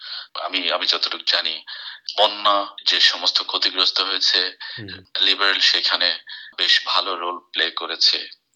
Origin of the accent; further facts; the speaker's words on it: Bangladesh; now in United Kingdom; যেহেতু আমি একটা বাংলাদেশি এখানে কমিটির একজন মেম্বার, সেই হিসেবে বলবো যে আমরা যারা বাংলাদেশি এখানে আছি